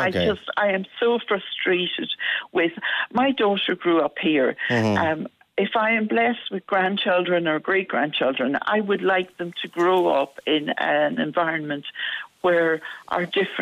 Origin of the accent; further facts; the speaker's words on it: Ireland; born there; I have an Irish passport. I was born in Ireland. I am an Irish woman.